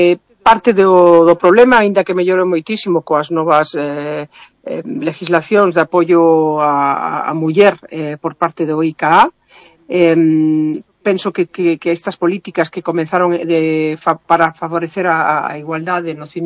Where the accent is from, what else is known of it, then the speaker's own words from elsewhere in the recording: Galicia, Spain; Bueno, como eu son galega, pois tiña moitas ganas de levar sobre todo a competición internacional